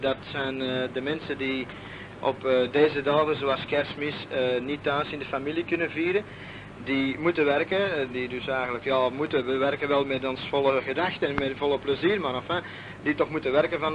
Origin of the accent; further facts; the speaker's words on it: Antwerp, Belgium; Ja, ik ben een echte Antwerpenaar.